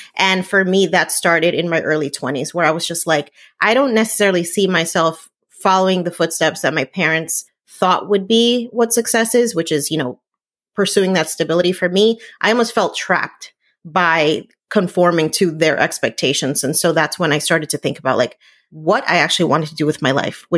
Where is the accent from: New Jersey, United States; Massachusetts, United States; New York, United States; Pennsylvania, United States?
New Jersey, United States; Yeah, so I am Puerto Rican. I grew up in New Jersey. My parents came over from the island in the 1980s.